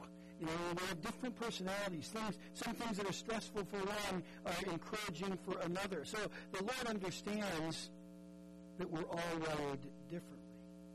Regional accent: Minnesota, United States; I grew up in Minnesota, and Minnesota is known for a few things.

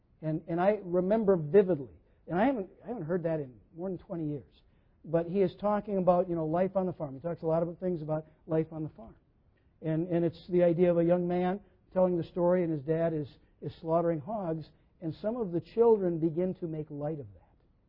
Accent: Minnesota, United States; there was a guy named Garrison Keillor. We're from Minnesota, okay?

